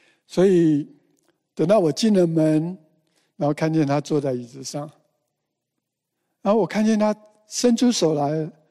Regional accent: China; 所以我们中国人呢，在感情的表达方面好像比较是含蓄一点

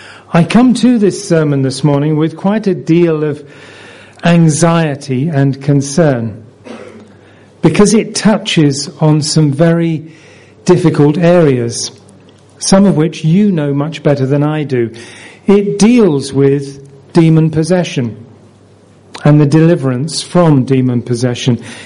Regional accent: Wales, United Kingdom; I'm Welsh, you see. I was born in South Wales, and we're very emotional people.

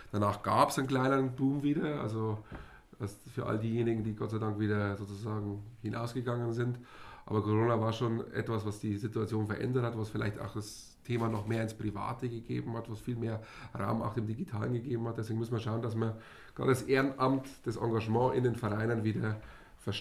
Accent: Brand, Germany; Also ich bin aus Brand, du hast es schon angesprochen

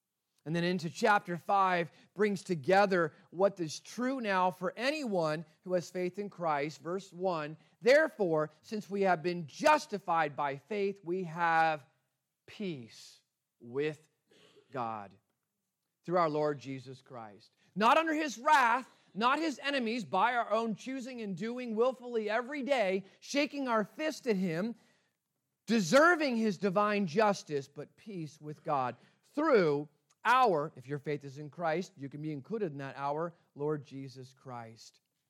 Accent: New Jersey, United States; I'm from New Jersey. I'd say, hey, you guys.

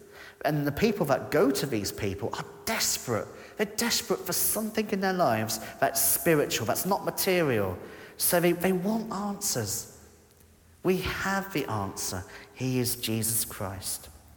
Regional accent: South East England, United Kingdom; When I was a child, I grew up in Kent

